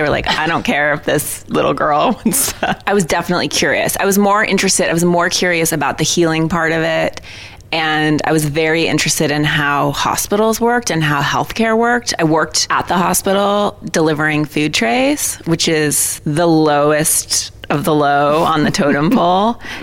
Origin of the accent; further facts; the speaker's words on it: Missoula, Montana, United States; So I grew up in Missoula, which is this liberal college town outside of town with horses.